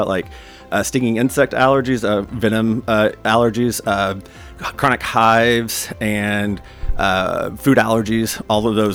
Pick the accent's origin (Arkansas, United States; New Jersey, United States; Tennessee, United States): Tennessee, United States; Absolutely. I grew up with allergies and asthma.